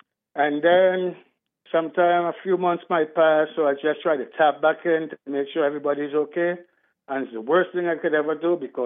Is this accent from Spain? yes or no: no; Trinidad & Tobago; now in United States; Well, I came from Trinidad in a very dysfunctional household. And for some reason, God got me out of there. I'm the only one in America.